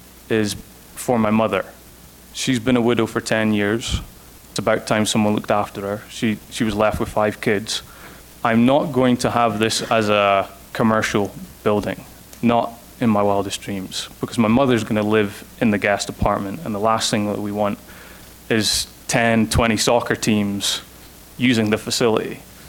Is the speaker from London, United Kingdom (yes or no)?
no; Scotland, United Kingdom; now in United States; I'm from Scotland.